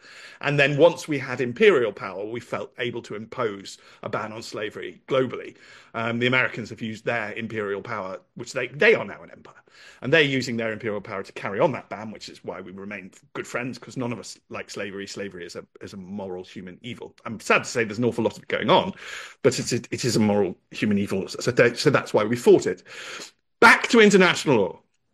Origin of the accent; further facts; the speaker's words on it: United Kingdom; I'm from the English legal tradition and because I'm British